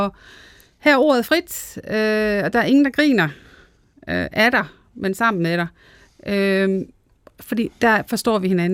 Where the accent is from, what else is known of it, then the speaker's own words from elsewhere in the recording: Central Denmark Region, Denmark; der hvor jeg kommer fra i Midtjylland.